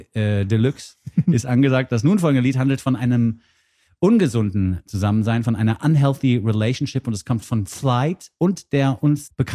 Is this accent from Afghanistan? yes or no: no; Switzerland; als Schweizer findet man natürlich alles